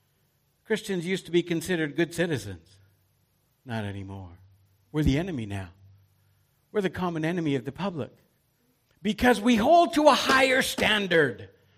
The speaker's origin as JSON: {"language": "English", "country": "Canada", "said": "because I'm Canadian and I'm proud to be Canadian."}